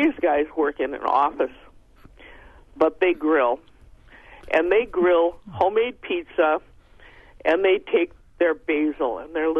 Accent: Wisconsin, United States; And the first thing I did, because we're from Wisconsin, I called, and most of the pictures they had in their advertising were Florida and Arizona, and I said, look, it freezes

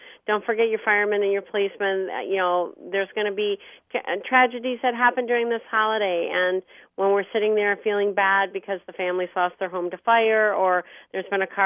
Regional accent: Alpena, Michigan, United States; in my hometown of Alpena, Michigan, they have a Friends of the Library program.

